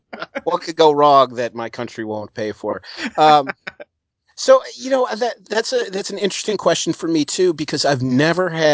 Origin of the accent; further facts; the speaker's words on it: United States; I am so American, it hurts.